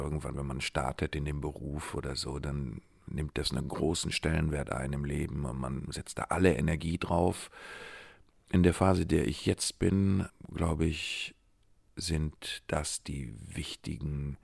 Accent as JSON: {"language": "German", "town": "Recklinghausen", "region": "North Rhine-Westphalia", "country": "Germany", "tie": "born or raised there", "said": "die immer noch in meiner Heimatstadt Recklinghausen wohnt"}